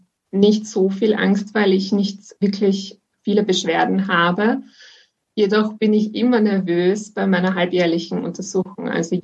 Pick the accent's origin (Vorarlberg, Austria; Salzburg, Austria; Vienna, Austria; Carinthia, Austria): Vienna, Austria; Ich komme aus Wien und bin 26 Jahre alt.